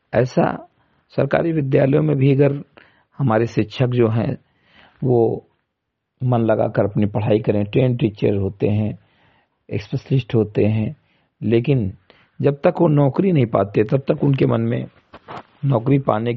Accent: Bahraich, Uttar Pradesh, India; ग्राम सभा समिति कटई विकासखंड मेनपुरवा जनपद बैराज का मूल निवासी हूं

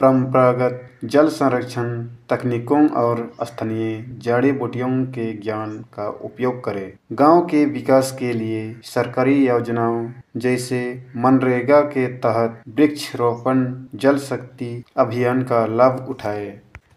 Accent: Torpa, Jharkhand, India; मैं तोरपा प्रखंड के पटपुरहा बोबर टोली का निवासी हूँ।

